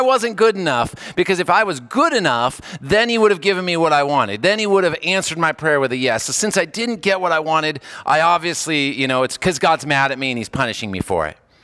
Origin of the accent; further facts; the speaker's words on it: California, United States; I had a neighbor growing up in California